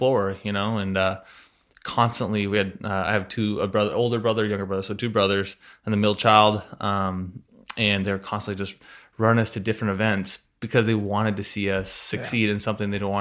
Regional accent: Burlington, Washington, United States; I grew up in a small town, Burlington, Washington. It's on the western side of Washington State, a little farm town

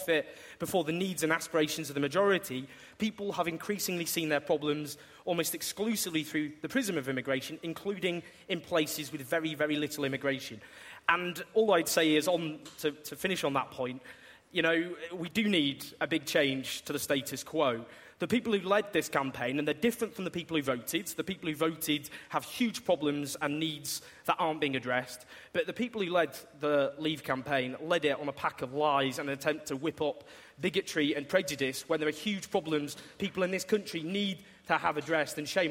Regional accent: Stockport, North West England, United Kingdom; Now, if I think of the people I grew up with, I grew up in Stockport.

